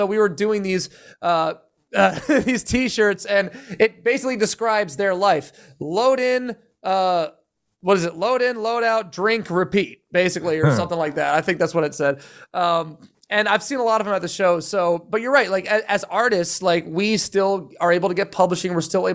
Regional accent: Pennsylvania, United States; Yeah, they were like the local heroes growing up in Pennsylvania.

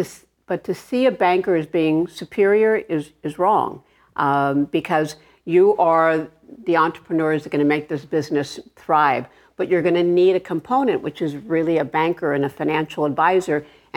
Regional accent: Arleta, California, United States; I grew up in Arleta, California. I was one of nine children, and my parents were both one of 10 children. So there were this whole big village that I lived in, this very poor area of Los Angeles.

